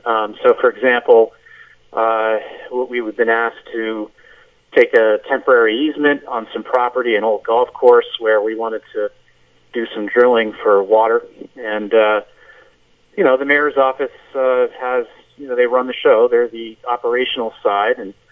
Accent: Newburyport, Massachusetts, United States; also born or lived in Cambridge; So I was born in Newburyport, so this is my hometown, but my parents split almost immediately, so I have another hometown, Cambridge, Mass.

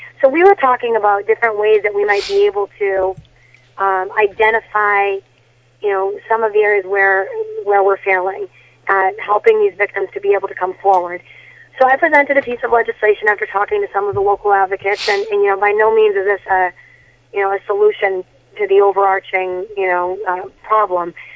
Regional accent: Methuen, Massachusetts, United States; as I told you, I hail from Methuen

